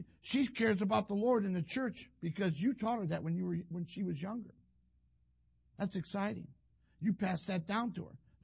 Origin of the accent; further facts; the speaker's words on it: Toledo, Ohio, United States; I grew up in Toledo, Ohio. I always liked to win.